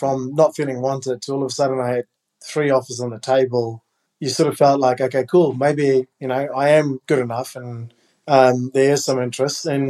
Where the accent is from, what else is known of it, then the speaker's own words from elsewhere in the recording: South Africa; as a kid growing up in South Africa, you watch the All Blacks with so much interest